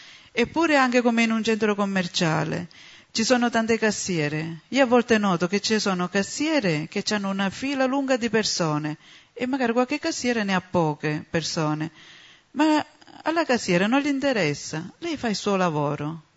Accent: Sicily, Italy; io sono siciliana e posso dire che da quasi 19 anni che sto con il gruppo

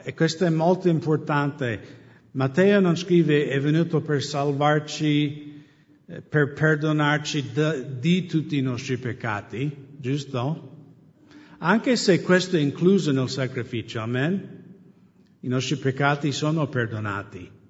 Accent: United States; Italian is a second language; now in Italy; Io crescendo da pagano negli Stati Uniti

